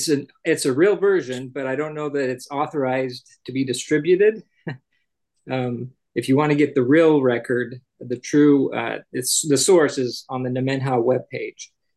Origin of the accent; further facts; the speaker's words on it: Idaho, United States; I studied Idaho history growing up in Idaho.